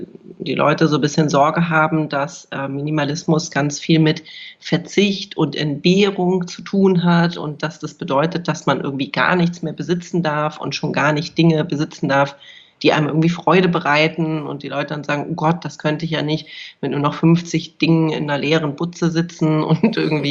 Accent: Hamburg, Germany; now in Berlin, Germany; Ich bin ursprünglich geborene Hamburgerin, habe da auch lange Jahre gelebt, bin dann vor vielen Jahren nach Berlin gezogen

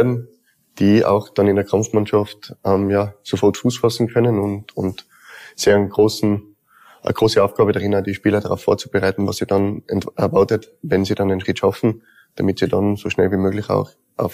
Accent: Tyrol, Austria; Zweites Zuhause, ich bin ja eigentlich aus Tirol.

